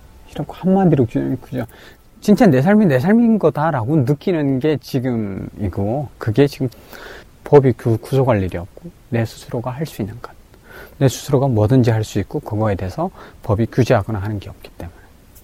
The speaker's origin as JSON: {"language": "Korean", "town": "Chongjin", "region": "North Hamgyong", "country": "North Korea", "tie": "born or raised there", "lives_now": "South Korea", "said": "저 도지사는 못해도 청진 시장은 될 겁니다. 왜냐면은 제 고향 사람들 가장 잘 먹고 잘 살게 나만큼 잘 먹고 잘 살 수 있게 제가 해보고 싶다라는 욕심이 있는 거죠."}